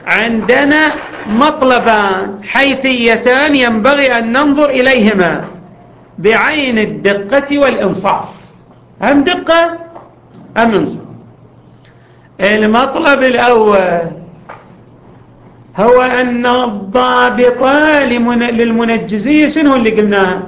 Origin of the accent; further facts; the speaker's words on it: Eastern Province, Saudi Arabia; accent: Hasawi; كما نعبر عنا بلهجتنا الحساوية